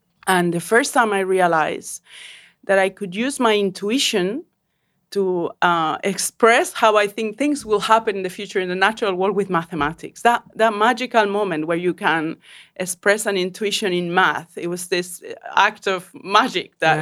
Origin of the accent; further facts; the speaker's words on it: Canary Islands, Spain; English is a second language; now in Oxford, United Kingdom; I grew up in the Canary Islands in Fuerteventura just after the dictatorship of Franco ended.